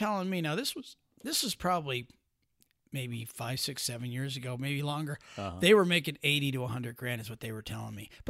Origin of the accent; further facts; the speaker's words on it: Pennsylvania, United States; I was from Pennsylvania. You could tell I'm a Yankee.